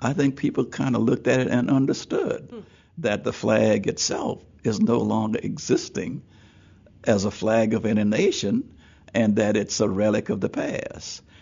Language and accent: English; South Carolina, United States; And the fact that I'm from South Carolina, where the Civil War started, I'm from South Carolina, where a flag was flown on top of our state house.